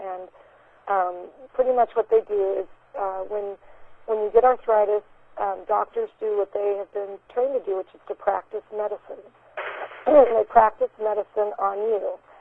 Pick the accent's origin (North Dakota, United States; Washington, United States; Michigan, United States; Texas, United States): Texas, United States; Katy; I'm from Texas and the Houston area, a town called Katy.